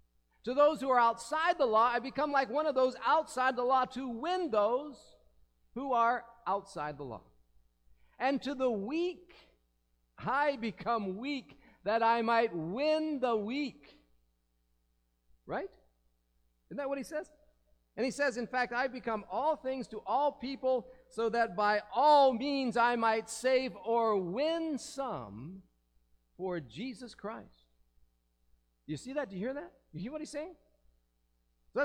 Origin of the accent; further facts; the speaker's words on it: Ohio, United States; King is from northeastern Ohio, so he set Mike up in a big house, in a big property, not far from my hometown.